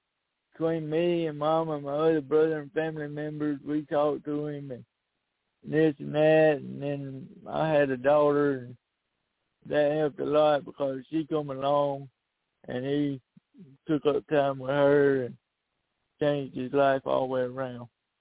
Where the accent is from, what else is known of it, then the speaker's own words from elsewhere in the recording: Sunndale, Alabama, United States; I'm from Sunndale, Alabama.